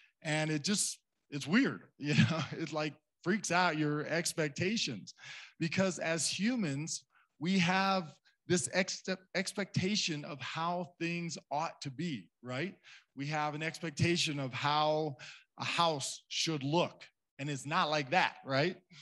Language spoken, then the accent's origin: English; Cedarville, United States; She still lives in the hometown where we grew up in Cedarville.